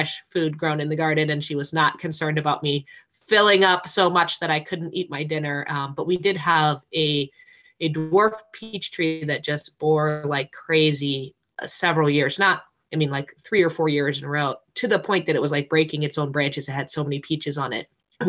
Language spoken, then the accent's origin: English; Iowa, United States; also born or lived in South Carolina; So I have grown up in the Midwest here in the U.S. I was born in South Carolina, but we moved back to Iowa when I was four, I think, or three.